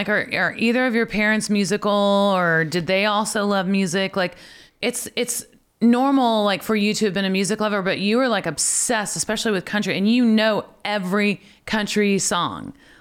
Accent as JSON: {"language": "English", "region": "Missouri", "country": "United States", "tie": "born or raised there", "said": "growing up in Missouri, it was like"}